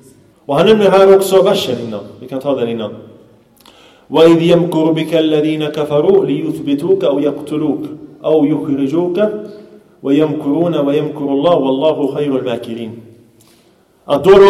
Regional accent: Sweden; born there; jag är också svensk. Jag är också född i Sverige.

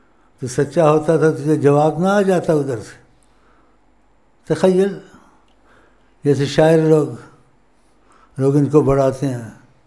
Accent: Punjab, Pakistan; first language Punjabi; Urdu is a second language; میں پنجابی ہوں، اب اردو بولتا ہوں تو پنجابی کے لفظ گھس جاتا ہے بیچ میں

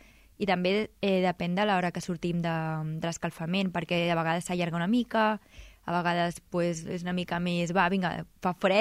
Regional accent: Sant Boi de Llobregat, Catalonia, Spain; I no, jo no soc d'aquí, o soc de Sant Boi.

